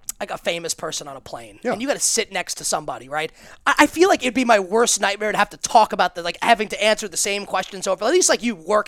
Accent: New York, United States; I'm from New York, so I have, like, that bit of an attitude in me.

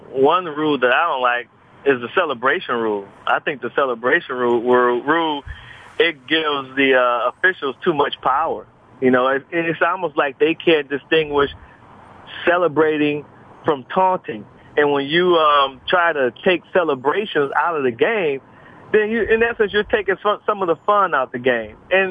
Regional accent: Cleveland, Ohio, United States; because I'm from Cleveland, Ohio, so that's a, you know, the Ohio State game is a big, big game for me.

